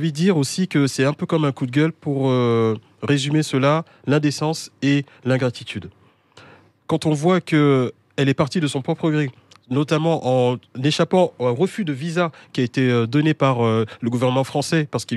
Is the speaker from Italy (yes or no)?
no; Mali; très content que vous aimez notre pays, mon pays d'origine qui est le Mali